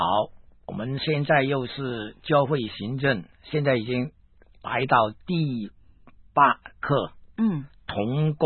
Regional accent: Guangdong, China; 我们广东人叫开刀

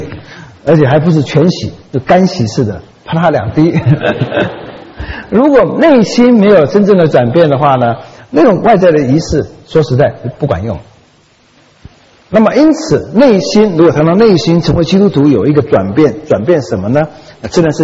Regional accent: Taiwan; 因为毕竟我在台湾长大，我不是在国内长大的

